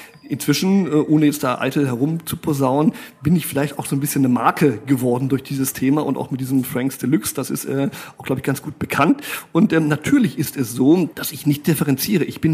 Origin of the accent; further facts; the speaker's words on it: Brazil; auch jemand mit einer gewissen Leichtigkeit gesegnet durch meine Jugend in Brasilien